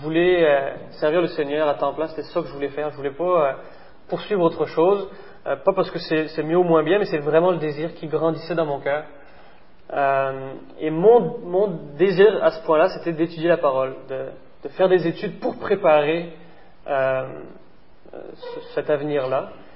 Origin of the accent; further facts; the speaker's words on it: France; born there; j'ai 29 ans … je suis né en France, dans une famille chrétienne